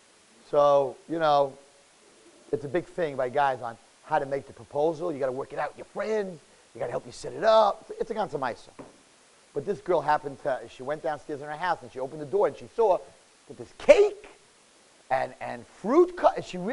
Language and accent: English; New York, United States; I have to bash you a little bit. I come from New York.